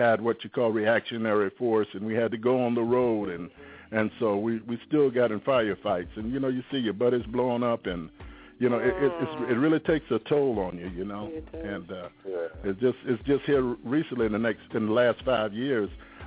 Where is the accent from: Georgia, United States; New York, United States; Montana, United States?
Georgia, United States; Savannah; Okay. I'm originally from Savannah, Georgia.